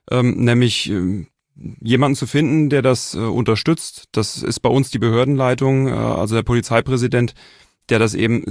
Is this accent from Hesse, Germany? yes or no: yes; Wiesbaden, Hesse, Germany; born there; ich bin 45 Jahre alt. Bin gebürtig ursprünglich aus Wiesbaden. Es hat mich inzwischen aber eher an den Rand des Vogelsbergs verschlagen.